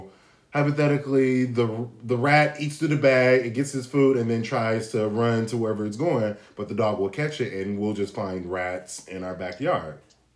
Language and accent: English; Oregon, United States; now in New York, United States; Just growing up in Oregon, it just wasn't a word that was in my vocabulary.